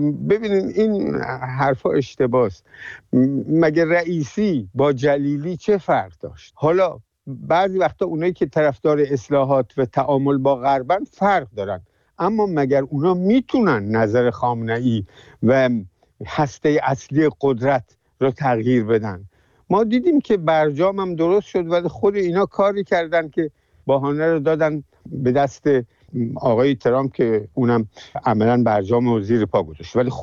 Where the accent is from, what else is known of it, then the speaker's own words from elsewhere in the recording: Iran; به عنوان یه ملت بگیم ما ایرانی هستیم